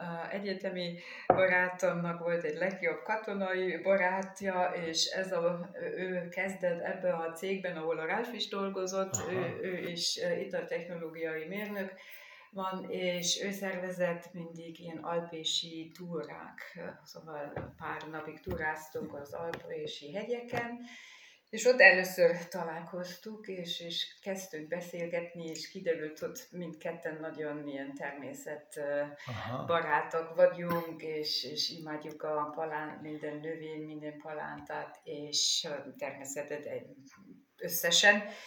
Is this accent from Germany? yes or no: yes; Remstal, Baden-Württemberg, Germany; ahol felnőttem, és ilyen Remstalban nőttem, ez ma már híres borvidék, akkor még nem volt annyira